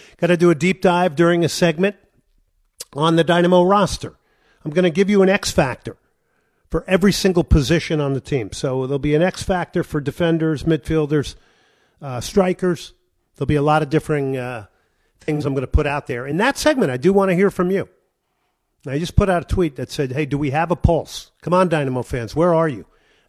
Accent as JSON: {"language": "English", "region": "New Jersey", "country": "United States", "tie": "born or raised there", "said": "another guy I knew growing up in New Jersey."}